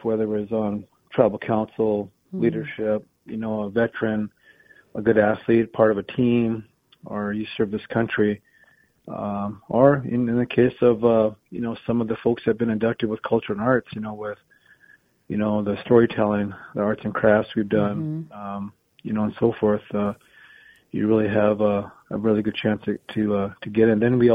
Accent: Standing Rock, United States; So it's going to be an exciting moment, personally for my tribe as well. I mean, I'm from Standing Rock, and I'm really excited to.

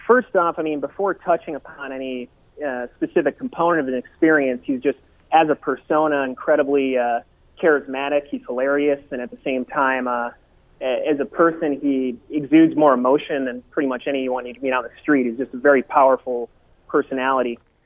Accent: Chicago, Illinois, United States; also born or lived in New York; I'm from Chicago, and again, I've been living in New York at the time, so I'm not a native Oklahoman.

